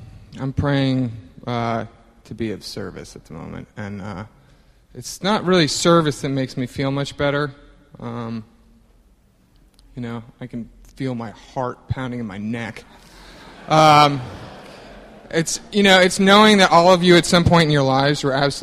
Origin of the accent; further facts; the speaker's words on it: Maine, United States; also born or lived in Denver, Colorado; And I was born in Denver, Colorado, and I was content to tell you until January 9th that I was born a mile high and I was never coming down. And so I grew up in Maine. My family is all from Midcoast